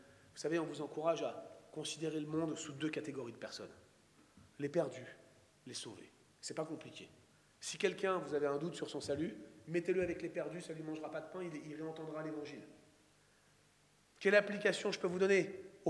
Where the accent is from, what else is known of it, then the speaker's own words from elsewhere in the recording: France; par notre monde si confortable ici en France. Oh, nous râlons bien souvent sur nos conditions de vie. Nous sommes français, n'est-ce pas?